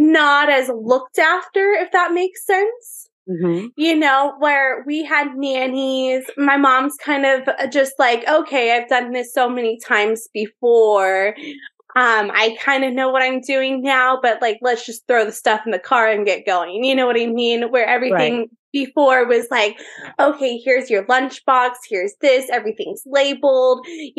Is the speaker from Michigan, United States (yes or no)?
no; California, United States; I am from Orange County, California. My parents had a house. Well, like they first got a house together in Orange Park Acres.